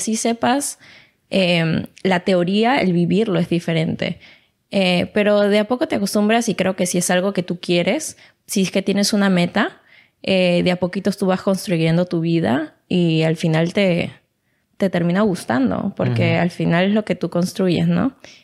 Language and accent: Spanish; Peru; now in Germany; Yo soy de Perú. En Perú es muy común.